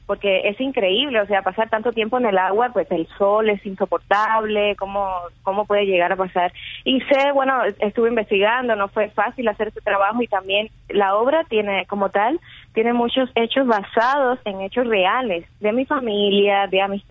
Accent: Cuba; also born or lived in Spain; now in Miami, United States; Yo salí de Cuba en el 2012. Me fui a España, estuve por allá y hace un año llegué aquí a Miami.

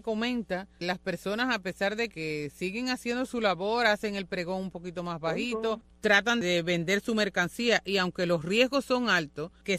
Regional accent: Cuba; Nosotras como cubanos, la tenemos con diversos usos

